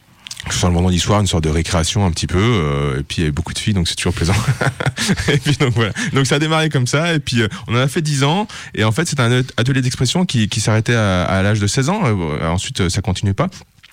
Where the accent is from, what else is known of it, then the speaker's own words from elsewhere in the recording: Lyon, Auvergne-Rhône-Alpes, France; also born or lived in Saint-Priest; Mais voilà, ensuite j'ai toujours été à Lyon 9e, à Vez